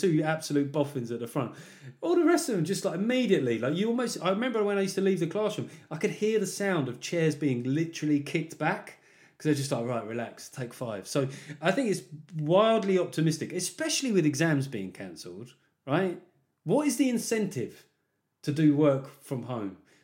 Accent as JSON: {"language": "English", "town": "New York City", "region": "New York", "country": "United States", "said": "I'm a New Yorker. Eh? I got to stay angry."}